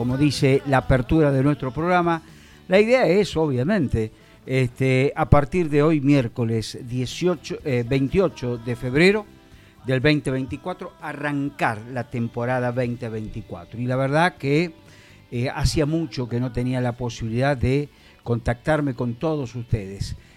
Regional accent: San Luis, Argentina; yo soy nacido y criado aquí en San Luis.

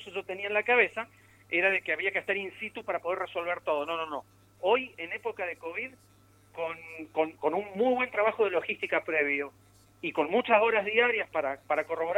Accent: Rufino, Santa Fe, Argentina; born there; now in San Luis, Argentina; No, en realidad nací en Santa Fe.

